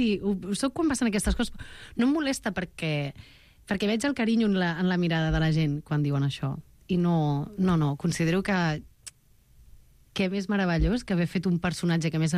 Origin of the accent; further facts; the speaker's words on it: Sabadell, Catalonia, Spain; Jo anava al centre parroquial Sant Vicenç del meu barri, de la Creu Alta de Sabadell